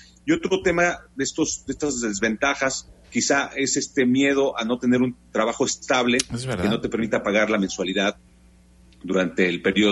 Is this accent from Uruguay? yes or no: no; Mexico; como mexicano que nacimos antes de los 80s, comprar casa es como un must